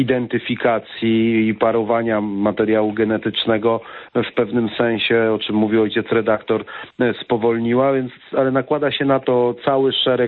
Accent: Gdańsk, Pomeranian Voivodeship, Poland; born there; Ja jestem urodzonym gdańszczaninem.

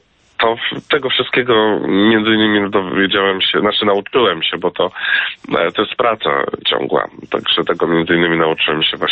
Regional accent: Poznań, Greater Poland Voivodeship, Poland; Tak, tak, jestem z Poznania.

